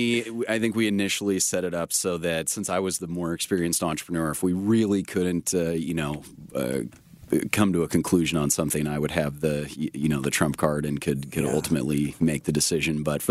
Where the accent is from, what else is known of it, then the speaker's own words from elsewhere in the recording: Sacramento, California, United States; also born or lived in San Francisco / Los Angeles; I had done 7 years in San Francisco and 7 years in Los Angeles. And growing up in Sacramento, you love to be able to see some open spaces and green.